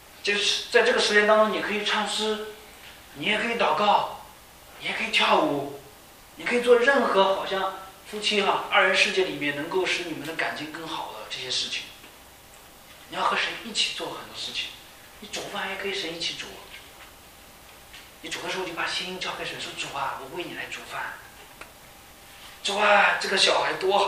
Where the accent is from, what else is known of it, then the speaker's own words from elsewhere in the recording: Henan, China; 比如说我是河南的，就经常出现河南在报纸上有些不好的事情